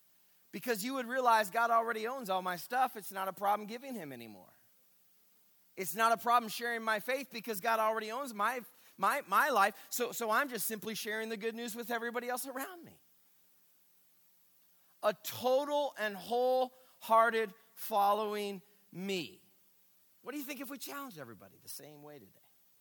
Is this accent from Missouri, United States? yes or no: yes; Missouri, United States; I grew up on Table Rock Lake, and I used to fish all the time.